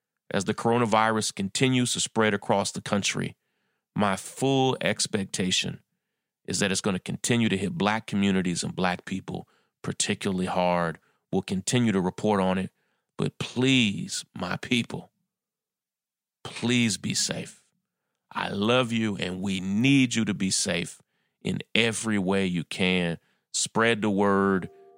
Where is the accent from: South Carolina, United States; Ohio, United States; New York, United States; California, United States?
New York, United States; Brooklyn; In my hometown, my home borough of Brooklyn